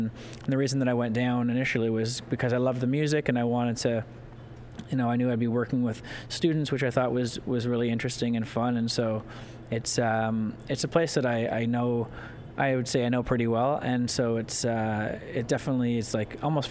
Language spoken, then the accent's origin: English; Toronto, Ontario, Canada; I did play my hometown, Toronto, on the 24th of January